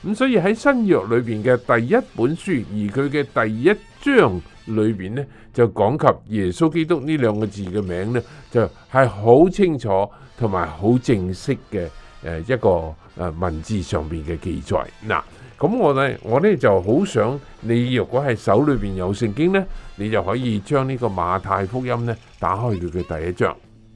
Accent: China; 都係好因为我哋好多中国人都係咁样过嚟呢一边做呢个工作嘅

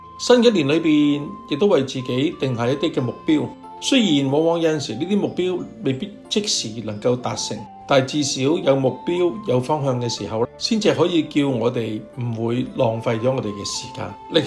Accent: Hong Kong; now in United Kingdom; 我离开咗我自己土生土长嘅香港，我熟悉嘅地方，而去到英国生活。

